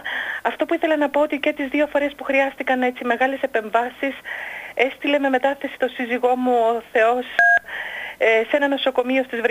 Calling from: Athens, Attica, Greece; είμαι από Αθήνα, σας τηλεφωνώ.

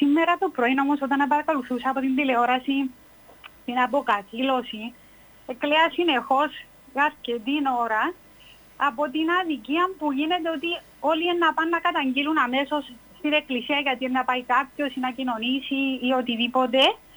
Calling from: Nicosia, Nicosia District, Cyprus; είμαι από Λευκοσία.

